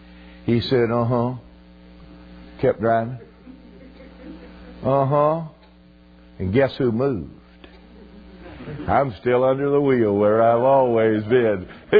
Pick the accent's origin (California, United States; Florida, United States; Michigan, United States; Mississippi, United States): Mississippi, United States; born or raised there